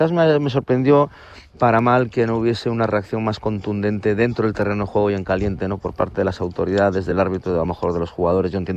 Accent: Galicia, Spain; y entonces me he perdido realmente en mi pueblo. Sí, hay procesiones, en Pontevedra son bastante conocidas, bastante famosas, en San Senso menos, pero las hay

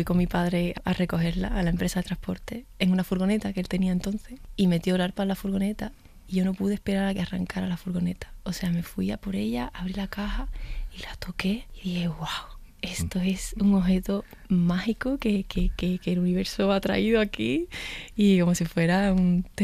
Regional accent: Chiclana de la Frontera, Andalusia, Spain; ahí en Chiclana, que es mi pueblo.

